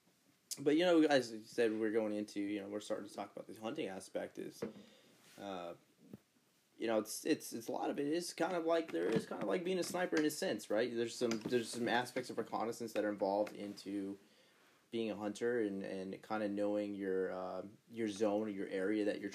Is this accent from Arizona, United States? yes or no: yes; Arizona, United States; I would never have done that ever growing up in Arizona.